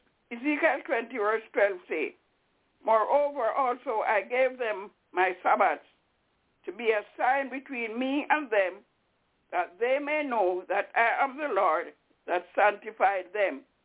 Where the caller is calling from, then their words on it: Albany, New York, United States; I'm calling from Albany.